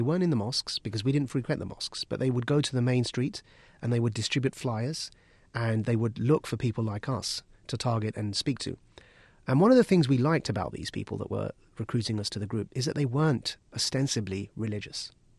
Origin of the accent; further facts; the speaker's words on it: United Kingdom; growing up as a British Pakistani who was facing racism from wider society, but also confusion about where my family was from and not really fitting into either culture.